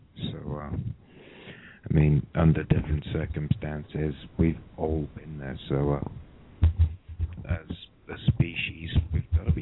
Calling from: United Kingdom; calling from the UK. I'm offering my services.

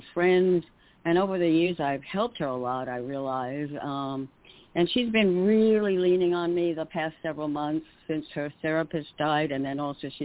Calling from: New York City, New York, United States; New York, New York.

